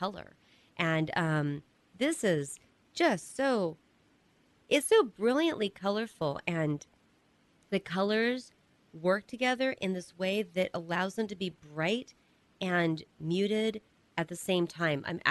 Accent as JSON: {"language": "English", "country": "United States", "said": "And I'm an American."}